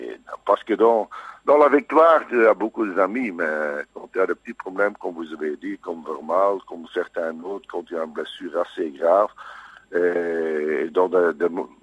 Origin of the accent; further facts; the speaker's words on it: Belgium; On n'est pas fou, hein. On est belge, hein.